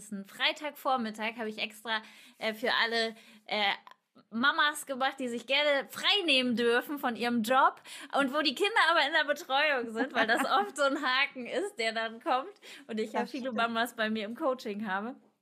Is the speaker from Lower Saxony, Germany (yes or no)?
yes; Kutenholz, Lower Saxony, Germany; Ich komme ja aus Kutenholz. Ich bin ja aus dem Landkreis Stade quasi.